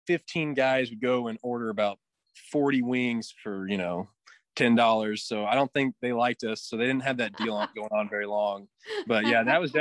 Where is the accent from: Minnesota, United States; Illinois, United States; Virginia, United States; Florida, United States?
Illinois, United States; Mattoon; I am from Mattoon, Illinois. I go to Indiana State University